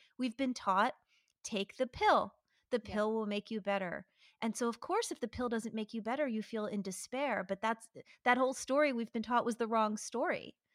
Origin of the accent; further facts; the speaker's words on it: United States; First of all, see, you're British and I'm American.